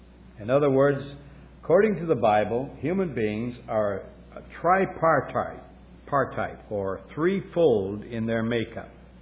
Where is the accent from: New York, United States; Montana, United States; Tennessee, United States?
Montana, United States; When I was growing up in Montana, we were 42 miles from the nearest doctor.